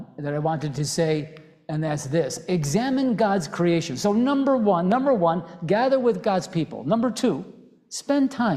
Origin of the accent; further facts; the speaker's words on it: Chicago, Illinois, United States; I grew up in Chicago.